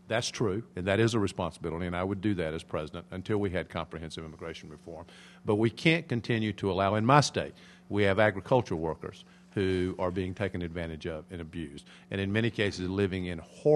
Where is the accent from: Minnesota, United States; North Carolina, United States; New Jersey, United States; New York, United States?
North Carolina, United States; The small town that I grew up in North Carolina, is now about half Latino, Hispanic.